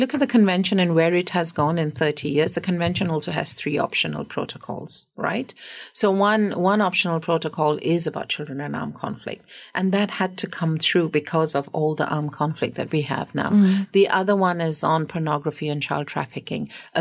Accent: Malaysia

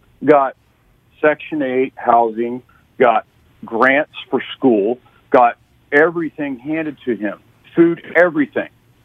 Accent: United States; born there; So born here, so I'm an American.

